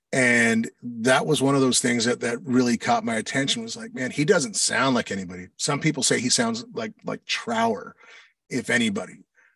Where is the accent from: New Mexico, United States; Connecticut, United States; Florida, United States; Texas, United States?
New Mexico, United States; Santa Fe; I am originally from Santa Fe, New Mexico.